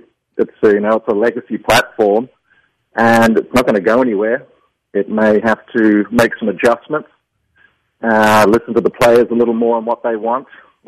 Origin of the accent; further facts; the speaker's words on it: Australia; moved away as an adult; now in United States; as a kid growing up in Australia